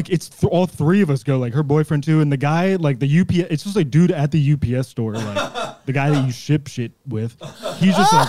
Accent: Ireland; I'm Irish.

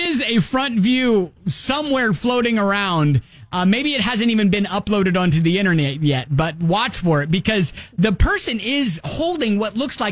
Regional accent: Columbus, Ohio, United States; Yeah, it happened a couple weeks ago over the break out of my hometown of Columbus, Ohio.

